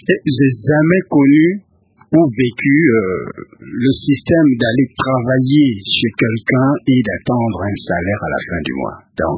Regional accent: Kinshasa, DR Congo; Là où j'ai grandi avec mes parents et tout, et toute ma famille.

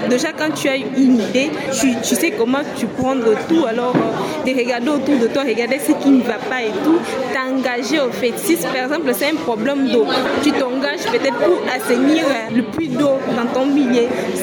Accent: Kasaï, DR Congo; Je suis du Kasaï. Alors, je vis dans une région où il y a plus d'enfants malnutris

